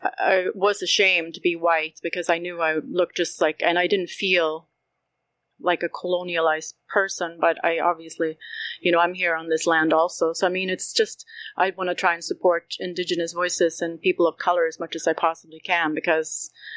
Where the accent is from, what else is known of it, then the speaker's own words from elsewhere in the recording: Sweden; now in Canada; Yeah, and I'm a white person. I'm actually an immigrant. I'm from Sweden. I was born in Sweden. I'm a landed immigrant here in Canada.